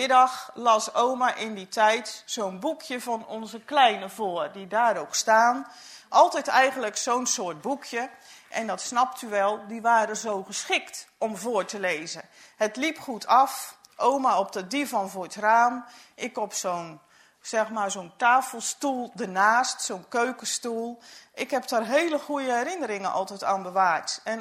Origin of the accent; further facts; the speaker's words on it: Leerbroek, Utrecht, Netherlands; op de boerderij in Leerbroek waar ik geboren ben.